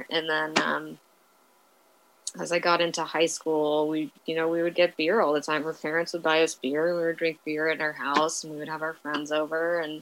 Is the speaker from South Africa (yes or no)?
no; Menlo Park, California, United States; I grew up in California and on the peninsula in Menlo Park.